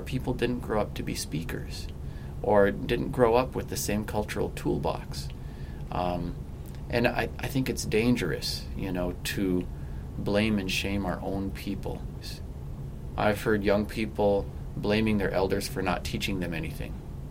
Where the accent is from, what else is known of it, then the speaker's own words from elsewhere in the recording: Leech Lake, Minnesota, United States; I'm from Leech Lake.